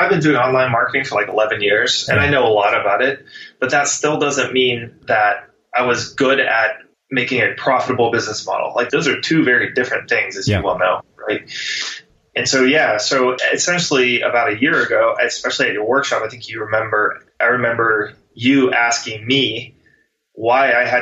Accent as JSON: {"language": "English", "town": "San Diego", "region": "California", "country": "United States", "said": "So, you know, I'm from San Diego"}